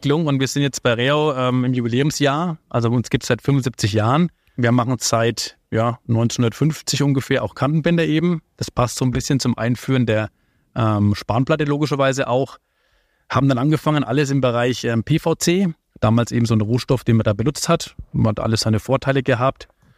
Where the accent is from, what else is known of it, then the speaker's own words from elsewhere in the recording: Gerolzhofen, Bavaria, Germany; ich bin gebürtig aus Unterfranken, stamme aus einer kleinen Schreinerei. Aus einer kleinen Schreinerei in Gerolzhofen